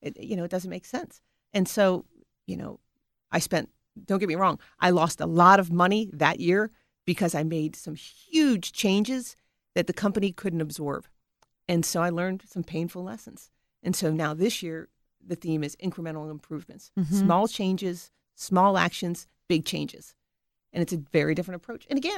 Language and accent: English; United States; the leadership piece I learned was that as an American, I didn't realize how arrogant I really was about America.